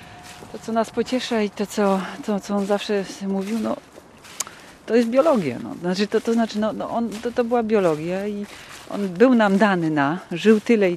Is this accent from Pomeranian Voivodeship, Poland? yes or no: yes; Sopot, Pomeranian Voivodeship, Poland; Wychowaliśmy się w Sopocie, tak, na 9 piętrze, w bloku przy cmentarzu na ulicy Sienkiewicza.